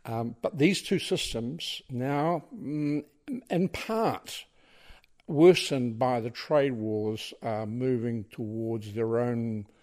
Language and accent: English; New Zealand; I'm a New Zealander.